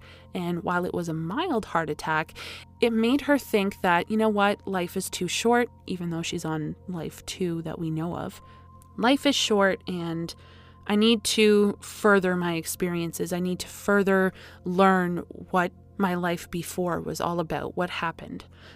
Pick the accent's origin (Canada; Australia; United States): Canada